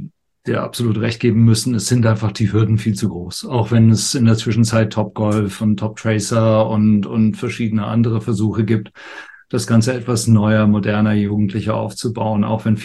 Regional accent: United Kingdom; als ich aufgewachsen bin in Großbritannien

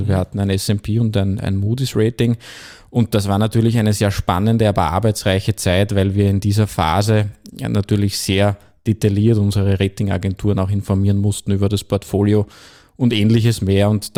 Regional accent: St. Pölten, Lower Austria, Austria; born there; so auch ich als gebürtiger St. Pöltener in Wien zur Hypo gekommen

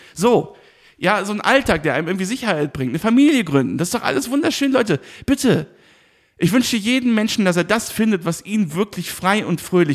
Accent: Rhineland, Germany; ich habe das oft in meiner Heimat, sage ich jetzt mal, im Rheinland bemerkt

